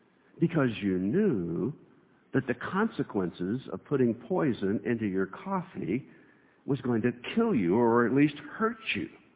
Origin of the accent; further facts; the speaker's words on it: Kentucky, United States; Prudence means to use caution, or when we grew up in Kentucky, it was just common, ordinary horse sense.